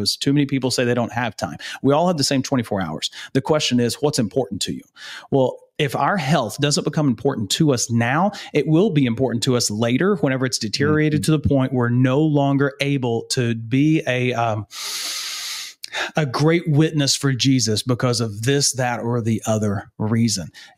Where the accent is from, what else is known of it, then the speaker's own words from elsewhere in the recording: the South, United States; I grew up in the South.